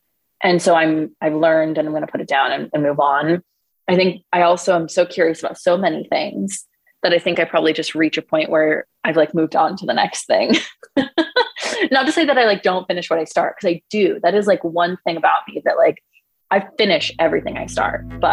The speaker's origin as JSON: {"language": "English", "region": "California", "country": "United States", "tie": "born or raised there", "said": "they would take me like hiking because I grew up in California"}